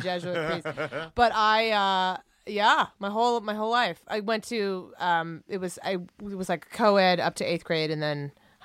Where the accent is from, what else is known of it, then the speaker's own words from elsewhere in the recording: Ohio, United States; I mean, I'm from Ohio. And I have two little brothers.